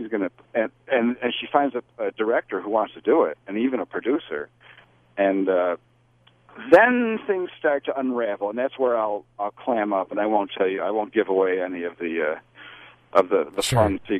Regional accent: Buffalo, New York, United States; So I packed up and moved to Buffalo. That was my hometown, Buffalo. So it was no chore going back home, no hardship.

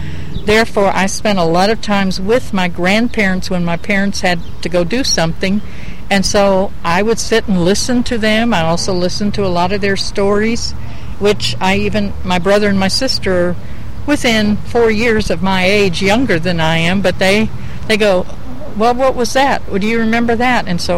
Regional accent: Fredericksburg, Texas, United States; We are in Fredericksburg, Texas, my hometown and the place I was born and raised in.

